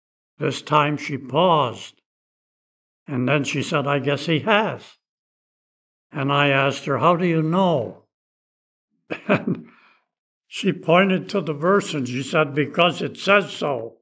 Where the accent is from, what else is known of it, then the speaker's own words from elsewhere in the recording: Waukegan, Illinois, United States; just sneaking away and going back to my hometown of Waukegan, Illinois.